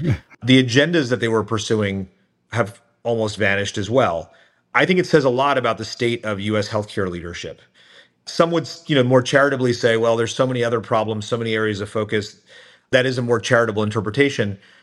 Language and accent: English; New Jersey, United States; I grew up as an Indian American in northern New Jersey, and as strange as it may sound today, there weren't a lot of us back then. There's obviously a lot of Indian Americans in New Jersey now.